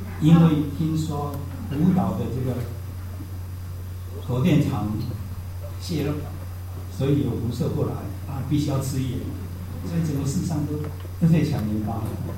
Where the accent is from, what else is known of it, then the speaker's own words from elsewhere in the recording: Taiwan; moved away as an adult; now in United States; 我第一个30年在台湾出生长大，从来没有听过福音，没有基督教会，我们是传统拜偶像的大家庭，世代同堂，80几个人挤吃住。